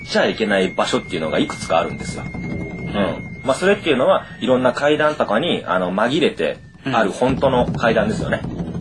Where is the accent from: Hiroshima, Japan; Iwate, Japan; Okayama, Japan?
Okayama, Japan; Tsuyama; その時なんかわかんないですけど地元の岡山、